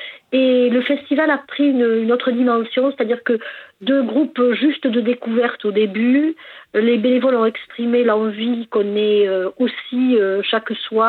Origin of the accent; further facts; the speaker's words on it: Concorès, Occitanie, France; que j'ai créé en 2017 dans mon village natal, Concorès